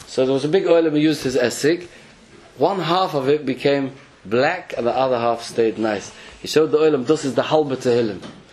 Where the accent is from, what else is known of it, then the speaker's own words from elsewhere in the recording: England, United Kingdom; Because I'm English, and English, yeah, I said, no, put the English ones.